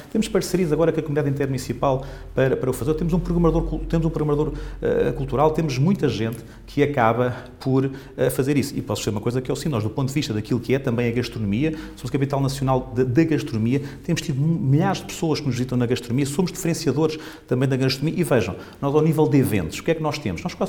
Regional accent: Santarém, Portugal; somos de Santarém

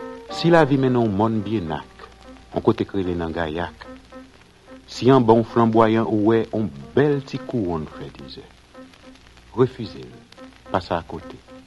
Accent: Marseille, Provence-Alpes-Côte d'Azur, France; accent: Marseille; Moi, j'aime me promener sur la Canebière et entendre tout le monde parler avec mon accent, le plus bel accent de France.

